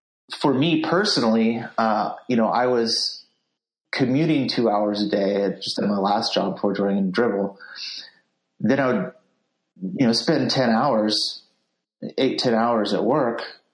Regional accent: San Francisco, California, United States; I am a San Francisco Bay Area nati

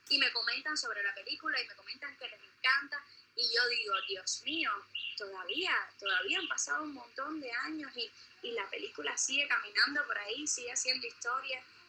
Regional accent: Guanabacoa, Havana, Cuba; yo vivía cuando era niña en Guanabacoa, y eso es un lugar, para los que no conocen, es alejado un poquito de lo que es el centro de la ciudad

